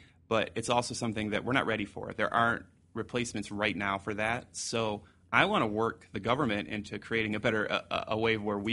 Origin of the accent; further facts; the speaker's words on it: Detroit, Michigan, United States; okay, I'm from Detroit.